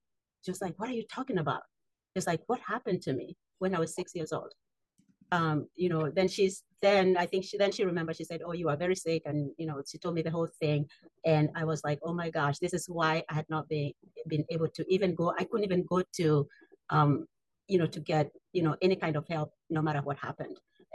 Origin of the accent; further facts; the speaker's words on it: Kenya; But I grew up in Africa, in Kenya.